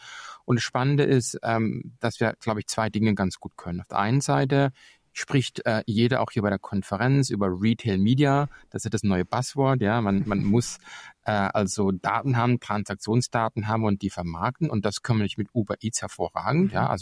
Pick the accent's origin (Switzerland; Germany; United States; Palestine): United States; Ich glaube auch, dass wir als Amerikaner, wenn ich mich über mich selber spreche, als in USA Lebenden